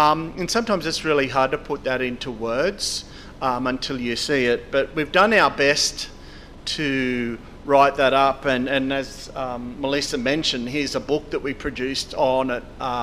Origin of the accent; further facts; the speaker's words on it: Taree, New South Wales, Australia; first language Gutang; I'm an Aboriginal person. The Aboriginal nation where I'm from is the Warramai nation. So we think in rivers a lot. So if people know the Manning River around Taree, that's where my mob's from in New South Wales.